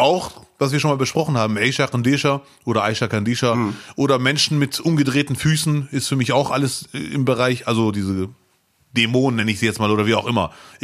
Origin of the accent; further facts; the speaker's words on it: Bielefeld, North Rhine-Westphalia, Germany; Ich bin ja Bielefelder.